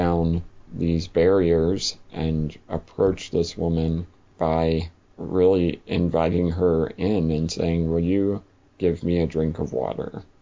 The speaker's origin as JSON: {"language": "English", "region": "North Carolina", "country": "United States", "tie": "born or raised there", "said": "we grew up in North Carolina, but he became a pastor in Tampa, Florida."}